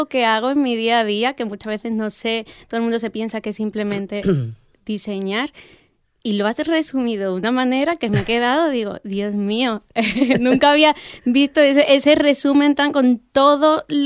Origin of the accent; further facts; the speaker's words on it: Cádiz, Andalusia, Spain; now in El Puerto de Santa María, Spain; Yo soy de Cádiz, capital. Pero bueno, yo en el puerto viviendo muchos años, me vine a estudiar aquí bachillerato artístico, así que ya me quedé en el puerto